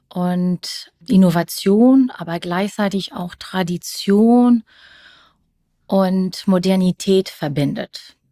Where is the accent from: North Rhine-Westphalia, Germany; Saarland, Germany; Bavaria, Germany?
North Rhine-Westphalia, Germany; Bonn; accent: French; first language French; German is a second language; Vielleicht kann man auch meinen kleinen französischen Akzent hören. Ich bin ja eigentlich Muttersprache Französisch.